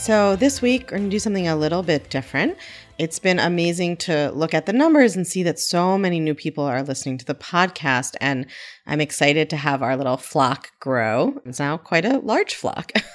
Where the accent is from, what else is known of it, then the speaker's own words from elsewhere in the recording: Baltimore, Maryland, United States; I grew up in Baltimore, actually, and I grew up in a family where everybody was very educated and had achieved a lot